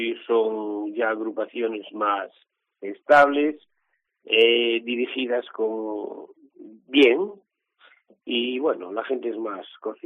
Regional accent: Mugardos, Galicia, Spain; yo no soy ferrolano, soy de Mugardos, soy mugardés

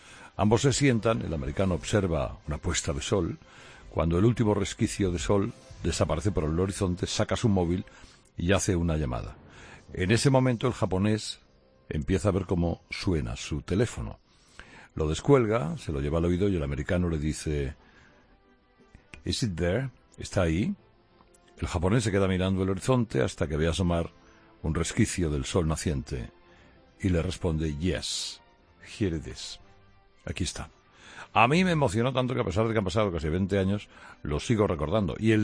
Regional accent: Spain; Soy de España.

